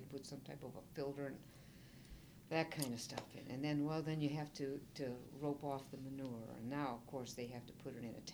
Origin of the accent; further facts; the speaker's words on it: Calgary, Alberta, Canada; Now, I was not born a farmer. I was raised in Calgary.